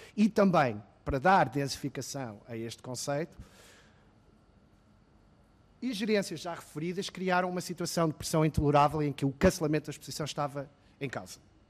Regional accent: United States; eu venho dos Estados Unidos

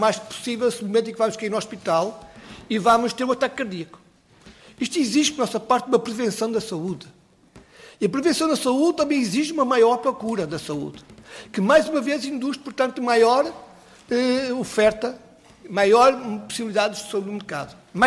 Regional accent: Porto, Portugal; que eu sou do Porto, como devem compreender

